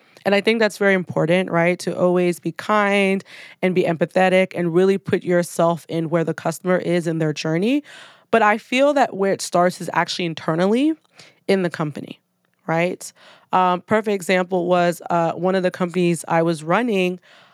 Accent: Nigeria; now in United States; I'm Nigerian, it was very important that I'm able to flow in and out of being in Nigeria for part of the year

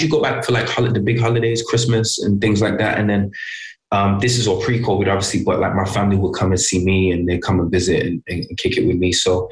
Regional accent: England, United Kingdom; It kind of made me hungrier, I think, growing up in England, because where I grew up, like, I didn't grow up in London. I went to theater school in London, but I grew up in, it's a small city. It's a very industrial city.

